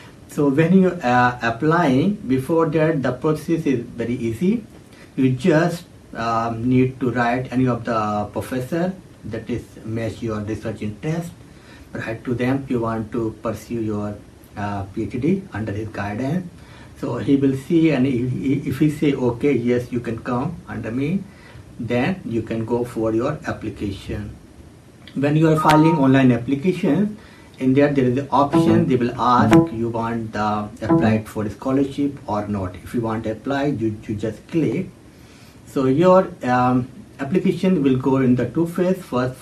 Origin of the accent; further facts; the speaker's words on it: Uttar Pradesh, India; moved away as an adult; now in Sydney, Australia; और मैं UP India से हूँ, और अभी मैं पीएचडी कर रहा हूँ यूनिवर्सिटी ऑफ सिडनी में